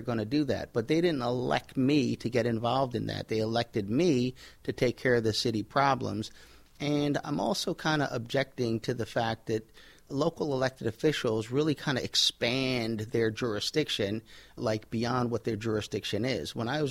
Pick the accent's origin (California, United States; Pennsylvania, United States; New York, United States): Pennsylvania, United States; Philadelphia; Southwest Philly.